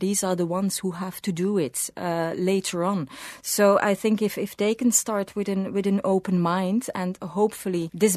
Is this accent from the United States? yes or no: no; Belgium; I'm from Belgium.